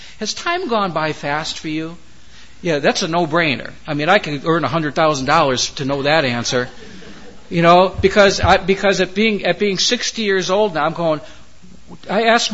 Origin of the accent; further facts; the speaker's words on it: Michigan, United States; I grew up in Michigan. There were perch, walleye.